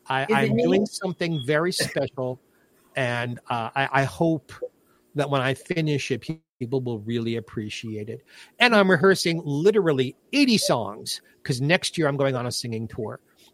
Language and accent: English; Brooklyn, New York, United States; Yeah, I'm from Brooklyn. We talk straight from the show.